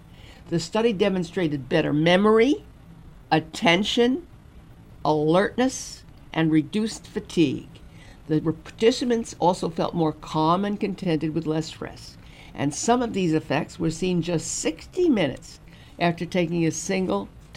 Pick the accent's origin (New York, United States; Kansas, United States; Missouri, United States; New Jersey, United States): New York, United States; Brooklyn; No, I'm a Jew from New York